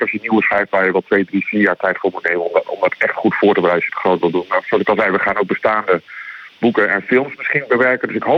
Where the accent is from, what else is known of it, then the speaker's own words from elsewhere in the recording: Groningen, Netherlands; waar we als Groningers heel trots op kunnen zijn.